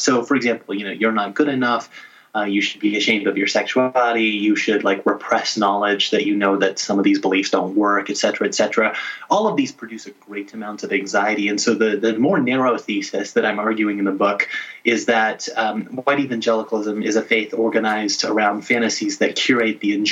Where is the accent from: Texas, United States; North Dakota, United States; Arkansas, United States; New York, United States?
Arkansas, United States; Little Rock; I grew up in Little Rock, Arkansas. So like we had not just the Central High like integration battle that a lot of people read about in their high school history textbooks